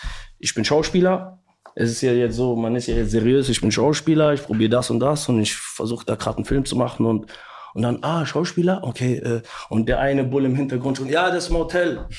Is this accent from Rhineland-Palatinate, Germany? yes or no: yes; Trier, Rhineland-Palatinate, Germany; Mann, ich komme aus Trier.